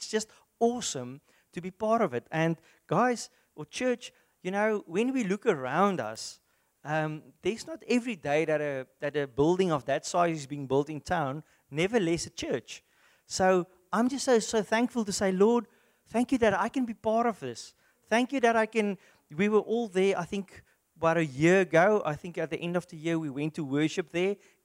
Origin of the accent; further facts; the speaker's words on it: South Africa; first language Afrikaans; English is a second language; although Afrikaans is my first language, I'm thankful that I can read it in English to you